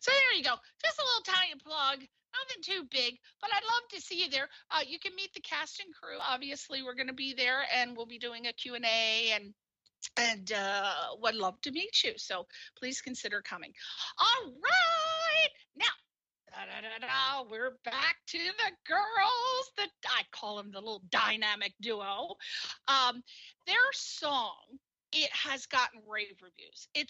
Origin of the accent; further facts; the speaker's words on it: East Coast, United States; Everybody knows I'm from the East Coast, so these are my two East Coast sisters.